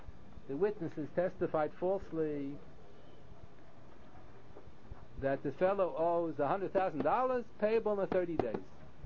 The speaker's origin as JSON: {"language": "English", "region": "Pennsylvania", "country": "United States", "said": "I'm from Pennsylvania."}